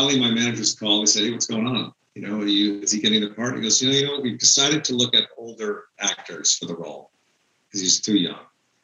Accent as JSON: {"language": "English", "region": "East Coast", "country": "United States", "lives_now": "Hollywood, United States", "said": "and I was from the East Coast."}